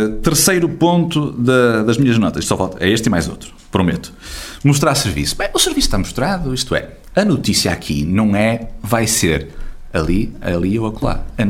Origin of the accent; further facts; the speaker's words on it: Guimarães, Braga, Portugal; francamente, para mim, enquanto vimaranense, é a mim diferente ser...